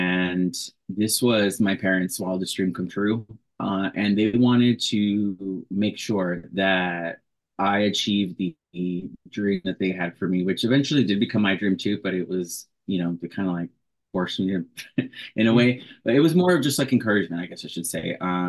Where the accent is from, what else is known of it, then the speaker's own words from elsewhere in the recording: Dallas, Texas, United States; now in Chicago, United States; and I think I mentioned I'm from Dallas, so I was raised there